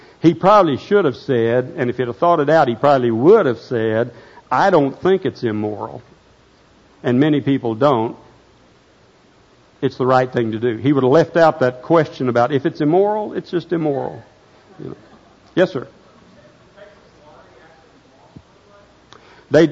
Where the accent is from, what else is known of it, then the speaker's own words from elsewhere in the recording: United States; I have a lot of things I'm free to do as an American. I love living in Oklahoma.